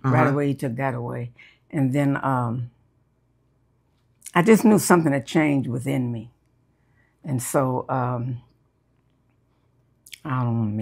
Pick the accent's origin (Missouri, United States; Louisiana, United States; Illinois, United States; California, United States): Illinois, United States; Chicago; That's where I was born and raised, wonderful childhood.